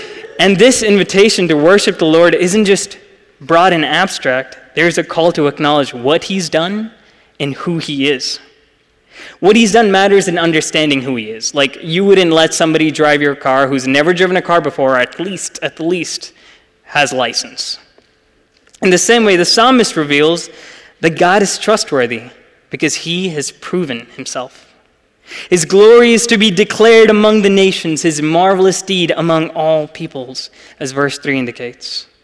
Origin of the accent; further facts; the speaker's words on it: Dubai, United Arab Emirates; my lived experience as an Indian born and raised in Dubai matters to him when he does sermon prep.